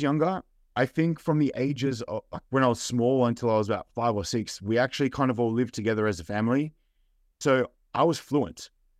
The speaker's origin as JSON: {"language": "English", "town": "Sydney", "region": "New South Wales", "country": "Australia", "said": "I'm from Sydney, Australia, and I have a Croatian mom"}